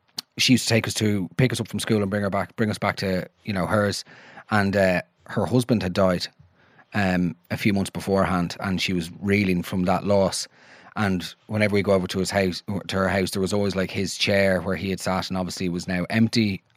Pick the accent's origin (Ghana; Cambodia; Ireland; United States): Ireland; Cabinteely, Leinster; I'm from Cabinteely, originally. Grew up, went to St. Bridget's Boys School, National School in Cabinteely.